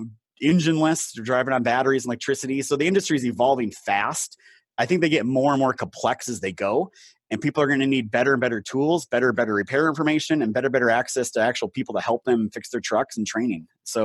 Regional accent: Minnesota, United States; I mean, I'm from Northern Minnesota.

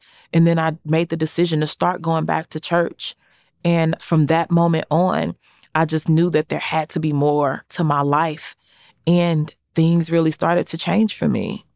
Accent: St. Louis, Missouri, United States; I was thinking White Castles. I'm sorry. I'm from St. Louis.

